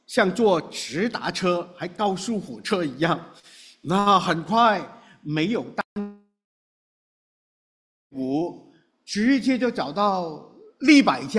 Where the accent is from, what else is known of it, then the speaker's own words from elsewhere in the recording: China; 我们中国人有句俗话说，外甥都多像舅舅啊